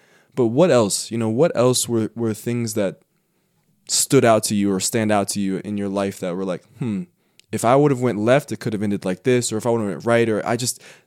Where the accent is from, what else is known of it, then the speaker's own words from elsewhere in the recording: United States; I love that, by the way. As an American boy, that's so good.